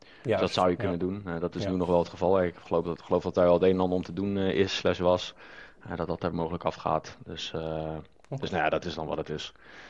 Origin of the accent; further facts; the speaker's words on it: Gouda, South Holland, Netherlands; Ja, ben hier ook weer 7 jaar woon ik hier nu alweer. Ik kom eigenlijk uit de Randstad, uit Gouda.